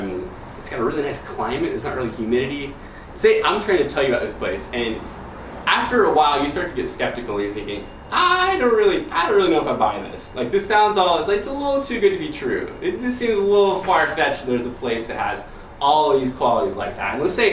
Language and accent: English; California, United States; I am also from California.